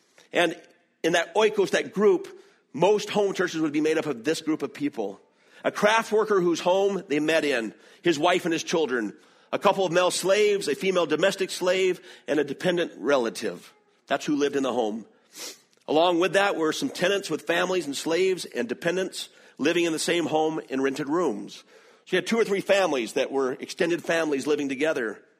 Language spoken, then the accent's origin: English; the South, United States; accent: Southern; Literally, I was raised Southern Baptist in the South. We all had the same Southern accent.